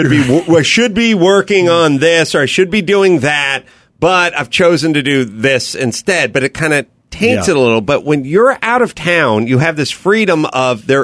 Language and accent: English; North Hollywood, California, United States; I grew up in North Hollywood.